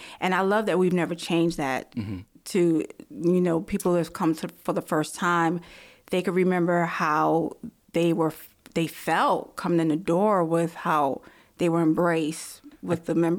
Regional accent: Brooklyn, New York, United States; now in Virginia, United States; Born and raised in Brooklyn, New York, and came to Virginia over two decades ago

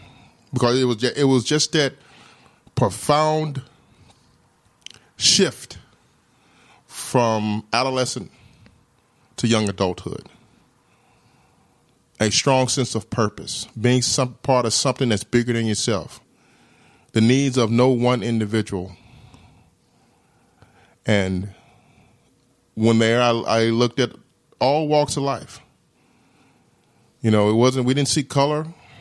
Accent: Jackson, Mississippi, United States; I grew up in Jackson, Mississippi.

